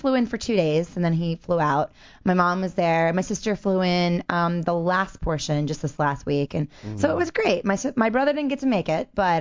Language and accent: English; Maryland, United States; I grew up on the East Coast in Maryland. And where our family is based out of.